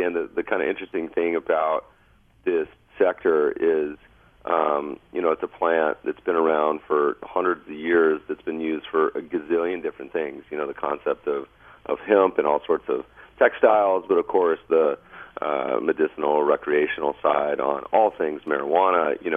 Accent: Colorado, United States; I grew up, I was born in Colorado and still have a lot of family there.

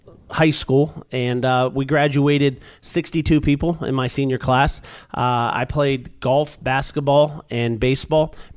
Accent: Ohio, United States; I'm originally from Ohio. Grew up very as you would imagine, from Ohio. Both parents worked for General Motors, so very unionized.

